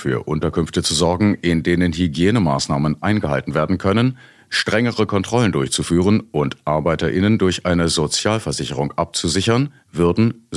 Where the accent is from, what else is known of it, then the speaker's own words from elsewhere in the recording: Munich, Bavaria, Germany; Ich habe als Kind in München noch Kriegsruinen und Bombengrundstücke gesehen.